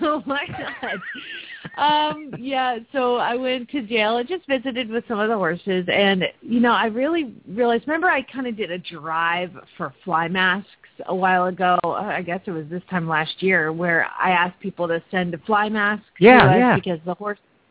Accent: Phoenix, Arizona, United States; from Phoenix, Arizona

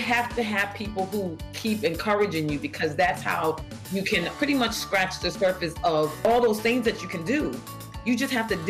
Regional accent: New York, United States; I'm from New York in Harlem

